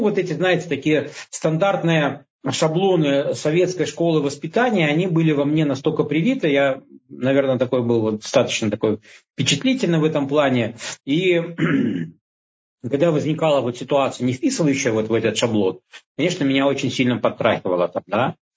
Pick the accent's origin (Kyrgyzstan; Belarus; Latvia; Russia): Belarus; Minsk; now in Odesa, Ukraine; я сам из Минска, вынужден был после определенных событий в Беларуси выехать в Украину. Вот, в Одессе уже больше 3 лет.